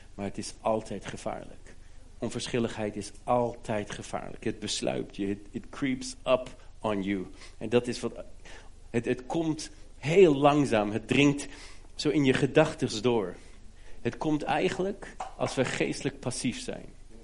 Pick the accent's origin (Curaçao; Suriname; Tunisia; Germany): Germany; Ik ben in Duitsland opgegroeid